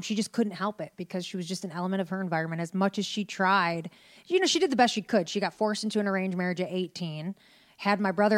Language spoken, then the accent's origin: English; Detroit, Michigan, United States; I was born in Detroit, Michigan.